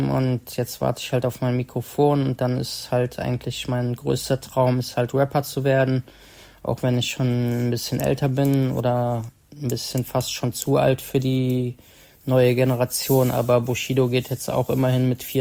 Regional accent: Bonn, North Rhine-Westphalia, Germany; hier in Bonn, in meiner Heimatstadt

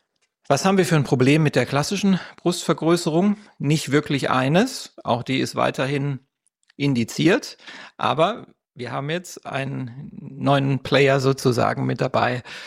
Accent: Berlin, Germany; ich komme aus Berlin, habe hier eine Praxis für plastische und ästhetische Chirurgie.

